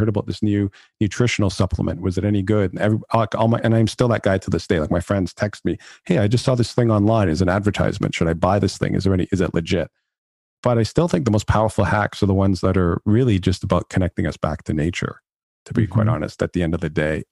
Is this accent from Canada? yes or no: yes; Canada; So I went to go live with my grandparents who were up in, I'm Canadian. So they were up in Northern Alberta.